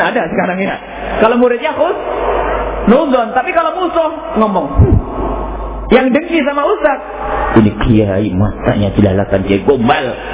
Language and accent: Indonesian; East Java, Indonesia; Saya Jawa Timur. Jadi kalau ngomong Jawa Barat enggak enak di sini. Jawa Timur, karena kami Jawa Timur. Cuma sekarang sudah Jawa Barat KTP-nya sudah resmi Jawa.